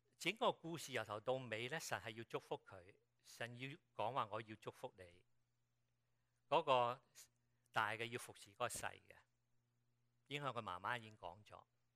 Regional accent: Guangdong, China; 好像我们广东人讲两个字，多余，多余，完全是多余

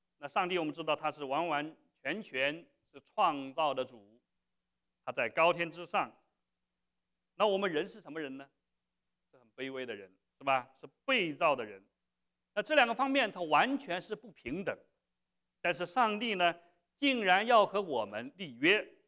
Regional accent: China; 就是对于我们中国人来讲，在近代史上，这个中国人，中国和外面这个国家立的条约，让我们不堪回首，是不是？

